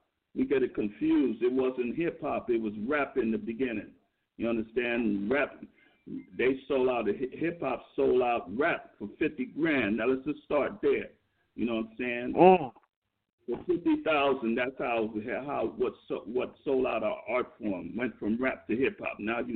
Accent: Brooklyn, New York, United States; Yeah, I grew up in Brooklyn, New York, the mecca of hip hop.

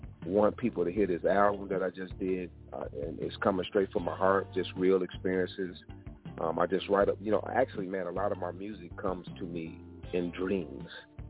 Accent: Flint, Michigan, United States; I'm from Flint, Michigan. I've been doing music for a really long time.

